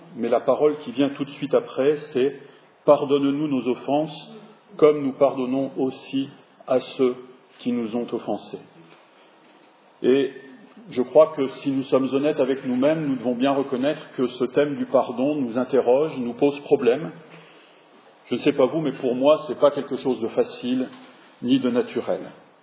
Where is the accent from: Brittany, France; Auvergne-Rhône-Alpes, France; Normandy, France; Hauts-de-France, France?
Hauts-de-France, France; Lille; Nous sommes originaires de la région de Lille.